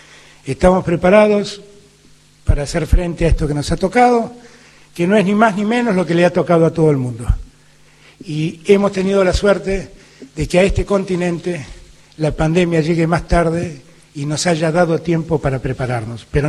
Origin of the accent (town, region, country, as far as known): Argentina